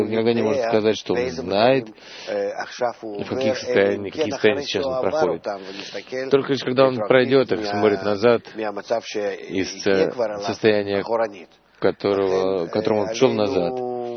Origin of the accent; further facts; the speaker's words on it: Haifa, Haifa District, Israel; я из Хайфы.